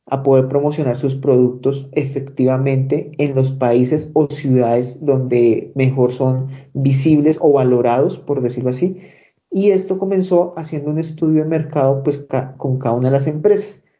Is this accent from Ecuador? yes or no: no; Bogotá, Colombia; Bueno, yo soy de Bogotá, toda mi vida está en Bogotá.